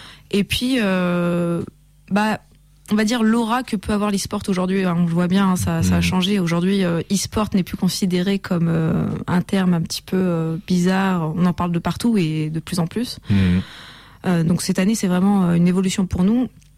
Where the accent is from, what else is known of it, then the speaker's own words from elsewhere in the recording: Lyon, Auvergne-Rhône-Alpes, France; On a grandi à Lyon.